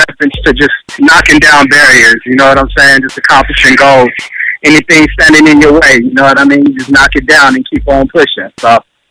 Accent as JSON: {"language": "English", "region": "California", "country": "United States", "said": "And I don't know if you know, but King O is from L.A., and I'm from the Inland Empire."}